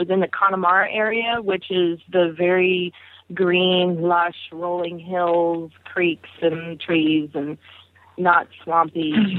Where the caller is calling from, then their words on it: Texas, United States; Central. I'm near Austin.